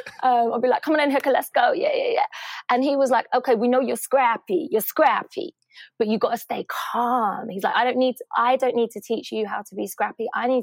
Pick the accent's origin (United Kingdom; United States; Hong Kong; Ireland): United Kingdom; Hackney, London; growing up in Hackney in the 80s and 90s